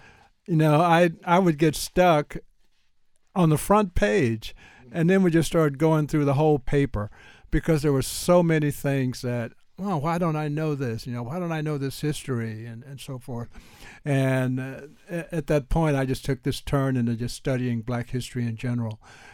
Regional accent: Houston, Texas, United States; Well, growing up in Houston, I guess most little boys, well, not most, but a lot of little boys, you know, I loved sports.

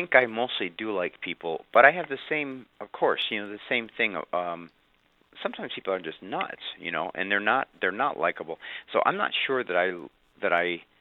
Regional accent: Illinois, United States; I mean, I grew up in Illinois, and we, you know, he was constantly with us.

